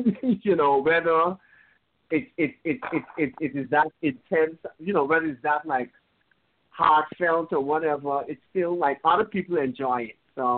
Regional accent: Guyana; That is because of how I grew up in Guyana

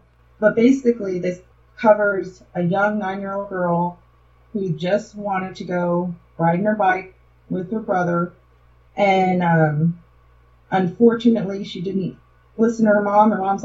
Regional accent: Chicago, Illinois, United States; now in Texas, United States; I'm from Chicago, but I live in Texas, and I'm familiar with the Dallas-Fort Worth area.

